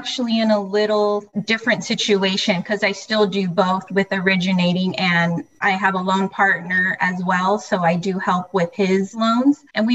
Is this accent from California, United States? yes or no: yes; California, United States; And I'm from Southern California.